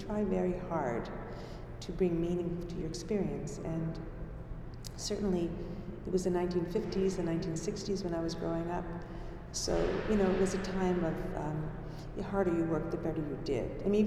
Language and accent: English; Glace Bay, Nova Scotia, Canada; physical sensations of growing up in Glace Bay in the early days